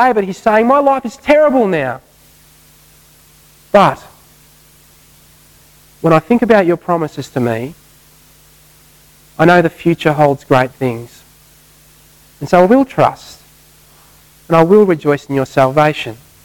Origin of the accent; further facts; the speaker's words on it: Australia; Chesed, we'll just call it chesed because we're Australian.